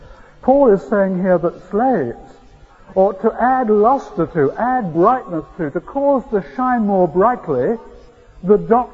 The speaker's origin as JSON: {"language": "English", "region": "Scotland", "country": "United Kingdom", "said": "Being a Scot, let me quote from a Scottish writer"}